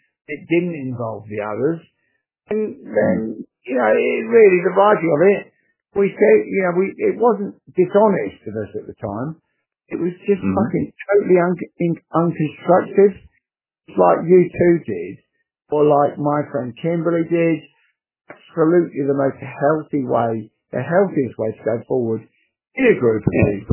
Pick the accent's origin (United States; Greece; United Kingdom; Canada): United Kingdom; Soham, East of England; The weird thing was, I was from Surham, which was like 20 miles away from Cambridge, growing up